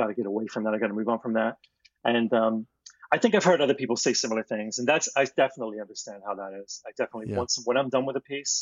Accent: England, United Kingdom; moved away; I'll think back to events or people that I knew growing up in England that I've left long behind long ago.

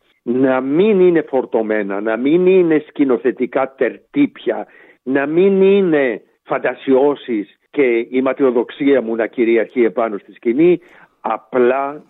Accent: Kokkinia, Attica, Greece; Γεννήθηκα και μεγάλωσα στην Κοκκινιά.

